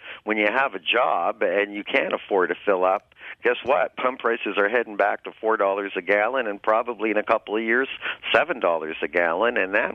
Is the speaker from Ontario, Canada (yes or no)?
yes; Toronto, Ontario, Canada; When I was a boy growing up in Toronto